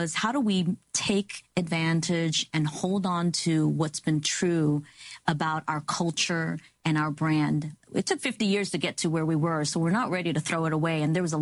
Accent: New York City, New York, United States; So I'm an immigrant. My family and I immigrated when I was 10 months old. I was raised in New York City, went through the whole New York City public school system.

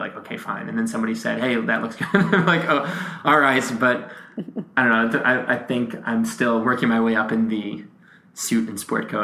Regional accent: Massachusetts, United States; I grew up in Massachusetts.

